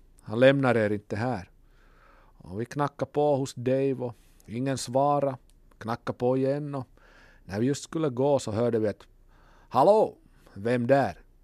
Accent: Finland; Vi är stora fans från Finland i Europa.

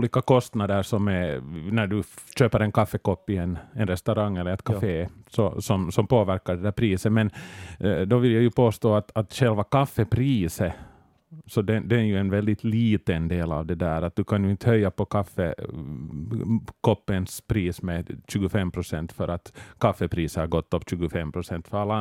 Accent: Sipoo, Uusimaa, Finland; jag går ju inte i små butiker här i Borgå eftersom jag kommer från Sibbo

